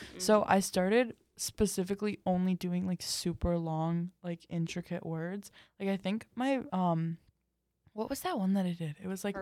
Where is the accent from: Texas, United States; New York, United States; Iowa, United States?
Texas, United States; I grew up in Texas, guys. I grew up in Texas with the horses